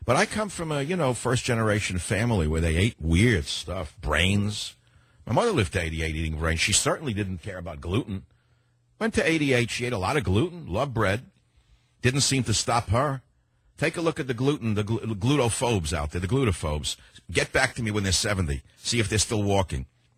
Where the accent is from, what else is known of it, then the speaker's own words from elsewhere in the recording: Bronx, New York, United States; born there; Well, let's see. I was born in the Bronx. Is that my ancestral homeland?